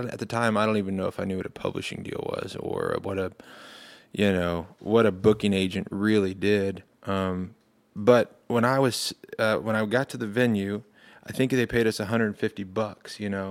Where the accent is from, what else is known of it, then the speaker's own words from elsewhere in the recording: Clearwater, Kansas, United States; I know a guy from my hometown in Clearwater, Clearwater, Kansas.